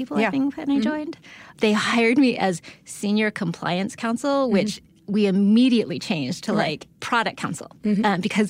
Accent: San Diego, California, United States; No, I'm from San Diego.

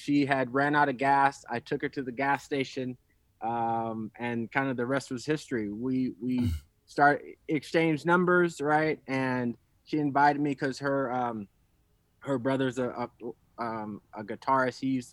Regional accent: Rialto, California, United States; also born or lived in Las Vegas; So I grew up in Rialto, California. I went to go play football at NLB in Las Vegas. So I lived in Vegas for 12 years.

